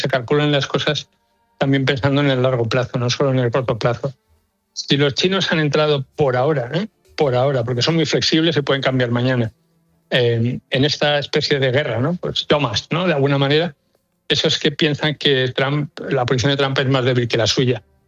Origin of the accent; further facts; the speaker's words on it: Spain; nosotros, los españoles, porque los españoles somos también un poco los mediterráneos, ¿no? Yo diría del sur de Europa.